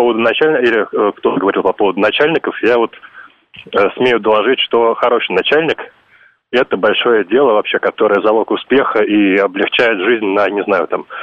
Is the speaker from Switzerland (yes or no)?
yes; Bern, Switzerland; Соседи, я из Берна.